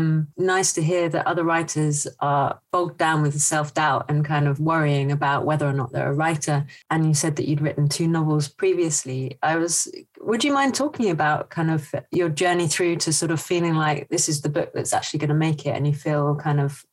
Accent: South East England, United Kingdom; I'm from Surrey suburbia, and so even I live 20 miles away from where I grew up, but it's a completely different world.

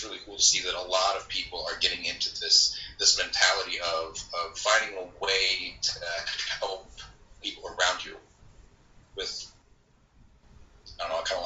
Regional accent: the South, United States; Well, being born and raised in the South, I tend to believe that not only can a country boy survive

